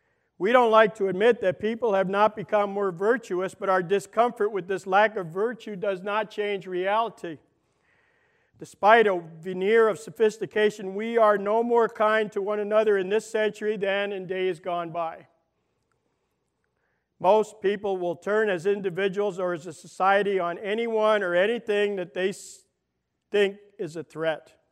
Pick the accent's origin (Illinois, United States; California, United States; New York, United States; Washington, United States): New York, United States; Brooklyn; I'm from Brooklyn, I don't speak very well.